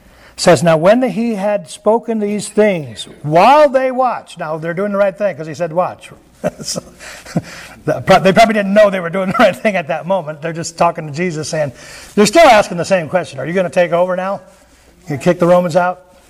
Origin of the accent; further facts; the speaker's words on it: Montana, United States; Okay, I like to use that because I'm from Montana